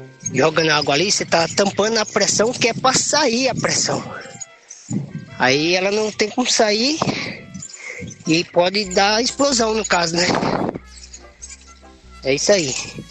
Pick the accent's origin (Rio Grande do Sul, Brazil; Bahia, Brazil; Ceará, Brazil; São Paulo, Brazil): Ceará, Brazil; born there; Que a gente nasceu no Ceará